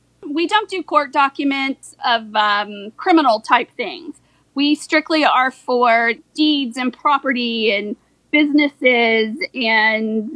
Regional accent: Kentucky, United States; Well, I grew up in Kentucky, halfway between Cincinnati and Lexington.

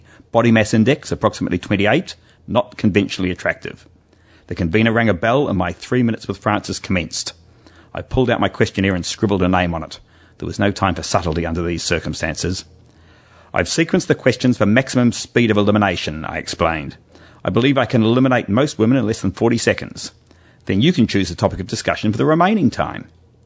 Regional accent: Australia; as an Australian writing

